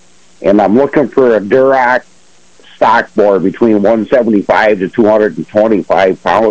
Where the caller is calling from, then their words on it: Ashford, New York, United States; Ashford, New York.